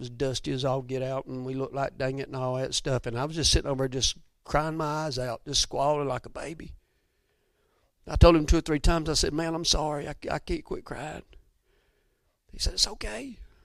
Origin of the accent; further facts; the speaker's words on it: Georgia, United States; I'm like, dude, I'm from Georgia. I can't even see 860 yards.